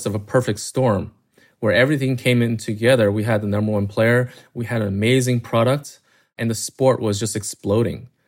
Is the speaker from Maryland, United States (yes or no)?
yes; Maryland, United States; Yeah, I grew up here in Maryland, outside of DC.